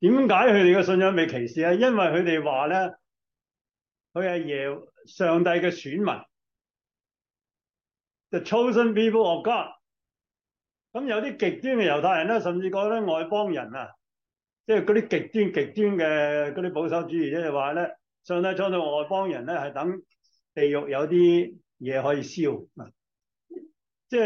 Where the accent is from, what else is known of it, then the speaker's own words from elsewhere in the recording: Guangdong, China; 我哋廣東人翻鄉耕田啦